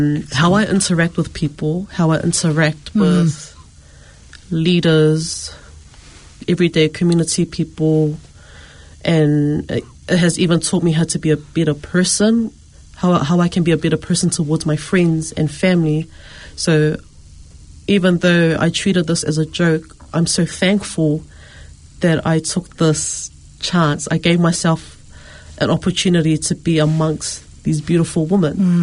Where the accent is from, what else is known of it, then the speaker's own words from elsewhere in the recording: Auckland, New Zealand; I grew up in East Auckland.